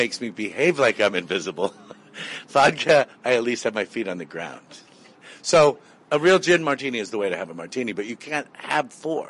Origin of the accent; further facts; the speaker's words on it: Washington, United States; I grew up in Washington State